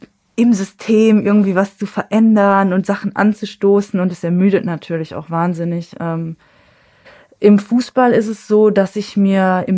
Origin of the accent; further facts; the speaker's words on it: Essen, North Rhine-Westphalia, Germany; Und ich komme halt selber aus dem Essener Norden. Es gilt so als sozialer Brennpunkt.